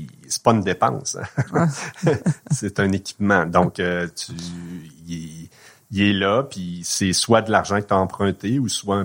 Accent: Rimouski, Quebec, Canada; Moi, je viens de Rimouski. C'est sûr que la grande ville, c'est impressionnant.

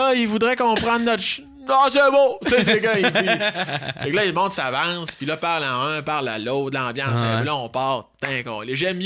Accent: Quebec, Canada; moi, je venais de la région de Québec

